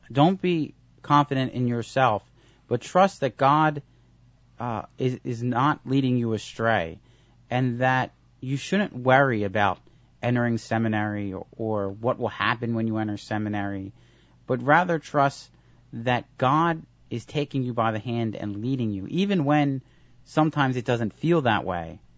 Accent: Philadelphia, Pennsylvania, United States; I grew up in Philadelphia. I went to school in the Archdiocese of Philadelphia. And I know the people there so well.

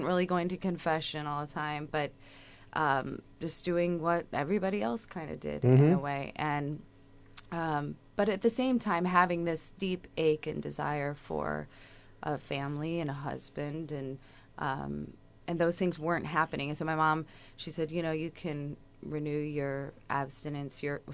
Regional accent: St. Louis, Missouri, United States; I'm originally from St. Louis, Missouri.

